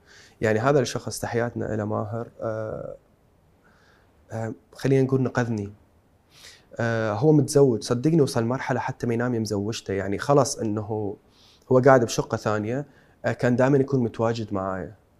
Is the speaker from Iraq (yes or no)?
yes; Iraq; أنا من النوع اللي تأذيت من أصدقائي قبل لما كنت صغير بالعراق،